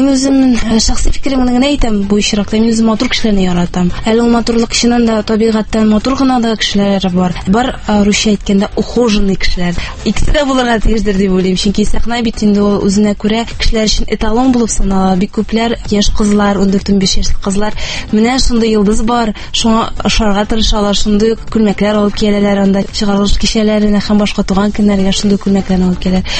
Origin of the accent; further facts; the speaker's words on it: Almetyevsk, Tatarstan, Russia; born there; Әлмәт районы. Мин Әлмәттән үзем туыстым.